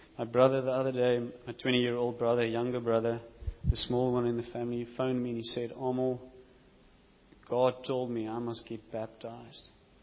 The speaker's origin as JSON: {"language": "English", "town": "Stellenbosch", "region": "Western Cape", "country": "South Africa", "tie": "born there", "said": "On the 4th of June 1984, I was born in Stellenbosch as … I was not alone. I had a buddy with me."}